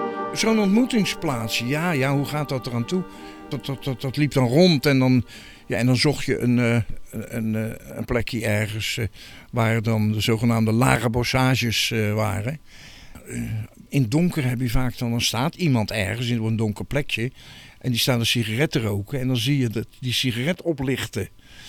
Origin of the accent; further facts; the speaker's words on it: Rotterdam, South Holland, Netherlands; born there; ze noemen me ook wel een duizendpoot. Ik ben geboren in Rotterdam-Zuid.